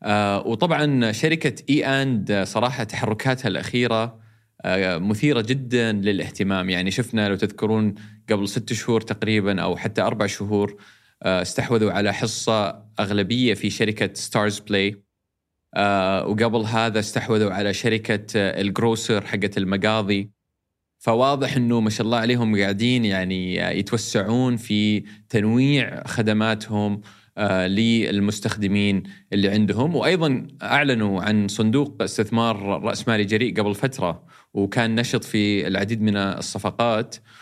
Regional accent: Saudi Arabia; يمكن عندنا في السعودية

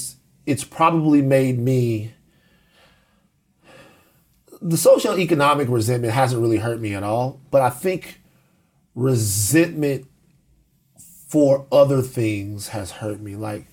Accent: the South, United States; You need to have that look in your eye that sometimes like, I'm from the South.

